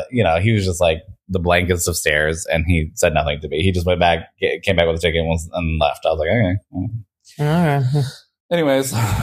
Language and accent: English; Florida, United States; I grew up in Florida, by the way, and people in Florida drive crazy.